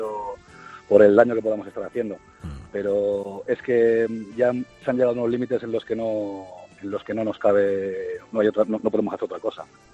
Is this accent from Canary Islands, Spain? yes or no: no; Madrid, Community of Madrid, Spain; soy de Madrid.